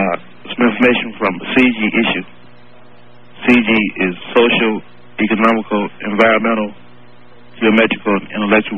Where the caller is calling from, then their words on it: Atlanta, Georgia, United States; I'm calling from Atlanta, Georgia.